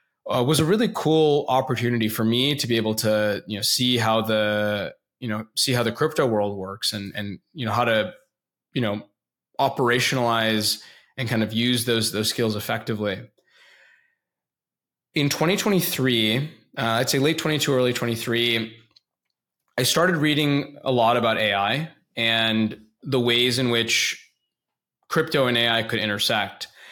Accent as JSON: {"language": "English", "region": "Illinois", "country": "United States", "said": "I went to undergrad in Illinois. I'm from Illinois originally."}